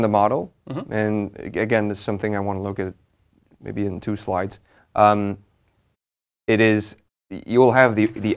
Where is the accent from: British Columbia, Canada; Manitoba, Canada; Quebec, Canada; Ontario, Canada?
Quebec, Canada; Montreal; I'm from Montreal